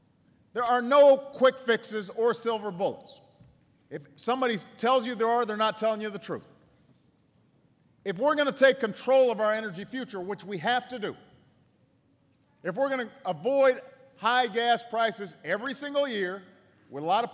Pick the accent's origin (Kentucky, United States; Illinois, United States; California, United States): Illinois, United States; Chicago; Now, I am from Chicago. So you know a little snow was not going to keep me away.